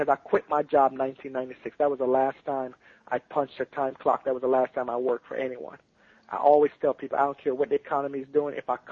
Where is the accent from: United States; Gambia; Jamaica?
Jamaica; moved away; when I came from Jamaica